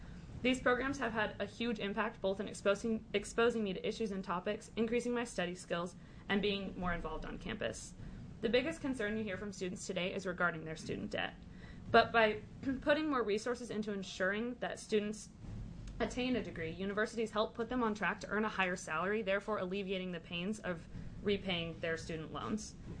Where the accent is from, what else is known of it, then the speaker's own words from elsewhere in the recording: Tigard, Oregon, United States; I'm from Tigard, Oregon.